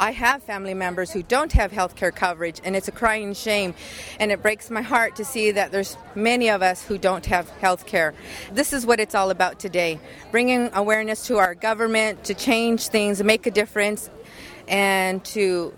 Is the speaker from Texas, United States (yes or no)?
no; Merced, California, United States; I'm from Merced, California.